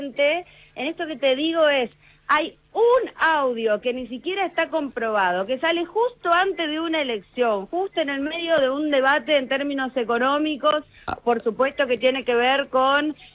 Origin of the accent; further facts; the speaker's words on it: Argentina; tenemos que, o sea, como argentino, porque si no vamos a justificar todo